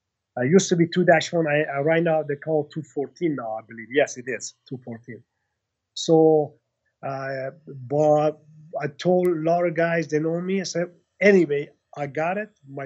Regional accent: Iran; Soon as he find out I'm from Iran and the Iran military, he grabbed me.

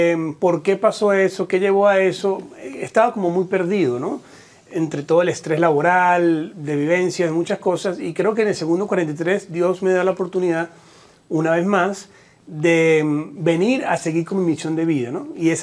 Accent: San Cristóbal, Táchira, Venezuela; also born or lived in Maracaibo; vengo de San Cristóbal, de Venezuela, del estado Táchira. Me considero gocho de nacimiento, pero maracucho de corazón. Viví muchos años en Maracaibo, me formé como médico allá.

